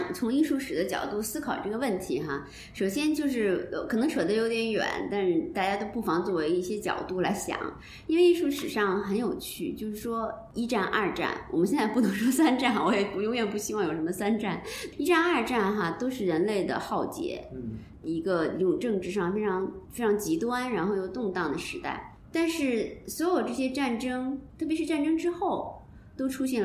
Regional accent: Beijing, China; 按咱们北京人的话说闹学生

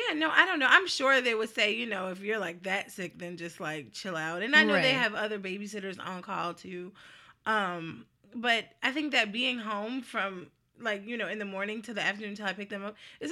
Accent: New Jersey, United States; because they know I am from New Jersey, so they're like, if you need to go home, just let us know.

